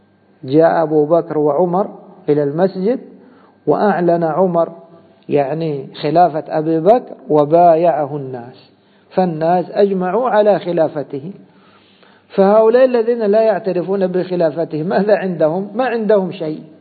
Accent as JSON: {"language": "Arabic", "country": "Egypt", "said": "فعندنا مثلا في بلادنا مصر أهل الشوكة هم من؟ الجيش"}